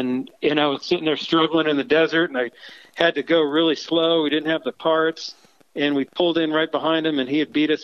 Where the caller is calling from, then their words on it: Colorado Springs, Colorado, United States; Well, I make my home base out of Colorado Springs, Colorado